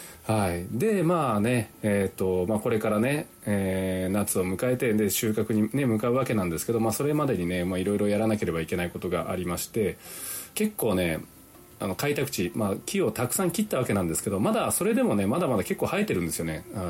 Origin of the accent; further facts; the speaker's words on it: Unzen, Nagasaki, Japan; ベルガモット農場がある雲仙市、ね、私の出身雲仙市もねオーガニックビレッジ宣言する